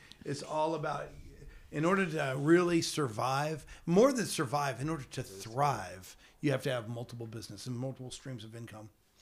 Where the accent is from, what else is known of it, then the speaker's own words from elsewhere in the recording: Atlanta, Georgia, United States; I really want to get back to Atlanta eventually because I'm born and raised in Atlanta. I'm 52 years old.